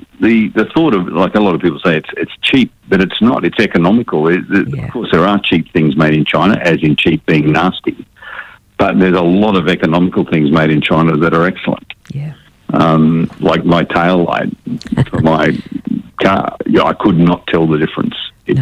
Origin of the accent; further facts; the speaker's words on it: Australia; as much as I hate saying it as an Australian